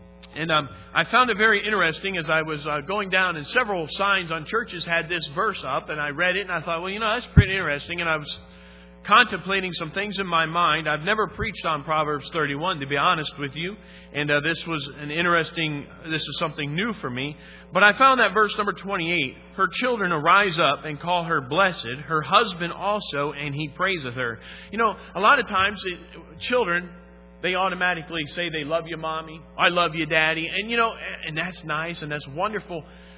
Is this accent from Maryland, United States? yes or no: no; Michigan, United States; but we're both from Michigan. Amen? Isn't that great? Nothing better than maize and blue. Nothing better than the maize and blue. I am still proud to be from Michigan